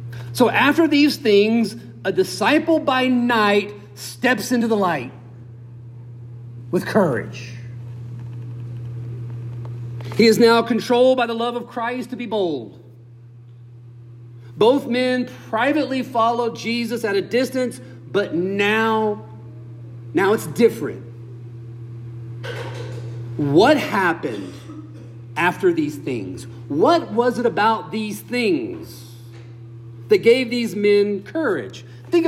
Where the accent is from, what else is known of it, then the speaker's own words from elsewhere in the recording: Bible Belt, United States; I grew up in the Bible Belt. In the Bible Belt, at least when I grew up in the Bible Belt, I'm sure it's still the same today in some places.